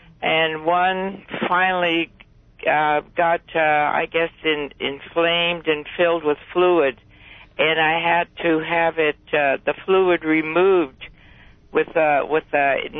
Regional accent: Buena Park, California, United States; I'm from Buena Park, and I'm retired.

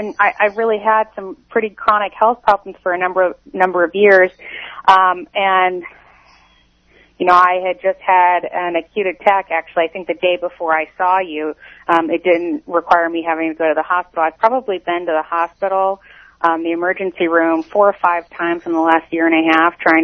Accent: Reseda, California, United States; Yes, I am from Reseda, and I do home loans.

